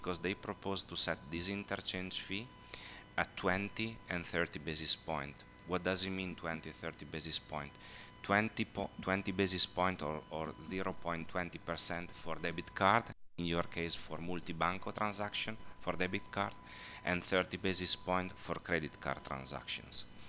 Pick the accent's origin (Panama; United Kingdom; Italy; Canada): Italy; but I know because I'm coming from Italy.